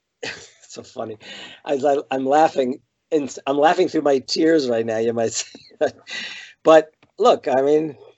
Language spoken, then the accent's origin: English; New York, United States; I was a white kid growing up in the New York area.